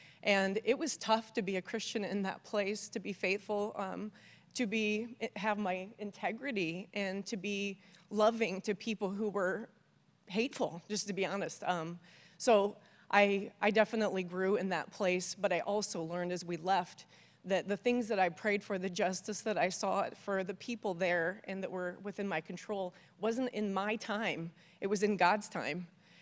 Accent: Quad Cities, United States; So for those of you that don't know me … I'm from the Quad Cities here.

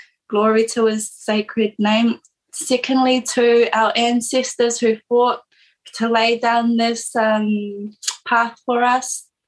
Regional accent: Northland, New Zealand; I am from the Hokianga, which is further up in the North Island. My tribe is Ngāpuhi. My sub-tribes are Ngāti Kaharau, Ngāti Hau, Ngaitu, Te Auru, and Te Uri O Tai.

